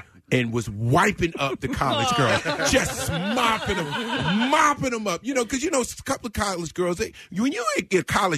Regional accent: Nashville, Tennessee, United States; We're from Nashville. And we drove.

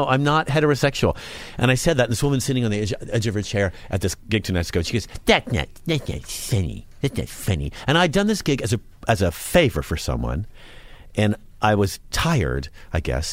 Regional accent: San Francisco, California, United States; I'm gay from San Francisco. We have set police cars on fire for this.

